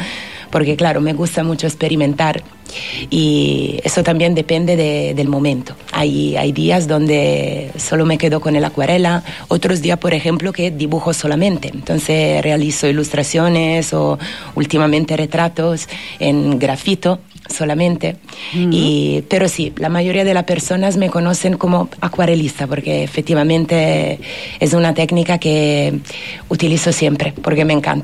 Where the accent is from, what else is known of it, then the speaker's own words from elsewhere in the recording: Milan, Lombardy, Italy; Spanish is a second language; now in Fuerteventura, Spain; No, soy italiana, de las afueras de Milán, precisamente.